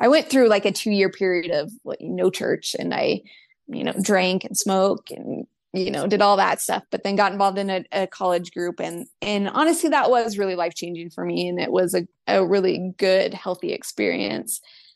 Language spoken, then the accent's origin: English; Spokane, Washington, United States; I grew up in Spokane. I stayed there the whole time. And then I met my husband, and then we moved away.